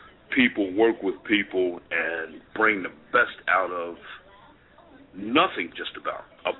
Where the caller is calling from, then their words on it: Philadelphia, Pennsylvania, United States; I'm calling in from Philadelphia.